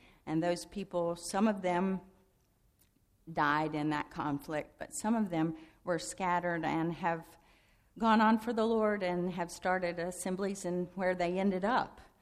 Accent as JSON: {"language": "English", "region": "North Carolina", "country": "United States", "tie": "born or raised there", "said": "I grew up in North Carolina in an assembly there, and went to Wheaton College"}